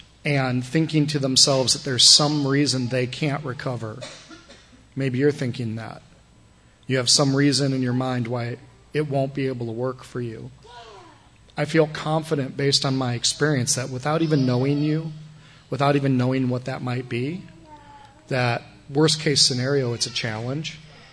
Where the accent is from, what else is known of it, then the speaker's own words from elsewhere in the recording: Chicago, Illinois, United States; I'm from Chicago originally, so I don't have a whole heck of a lot invested in the game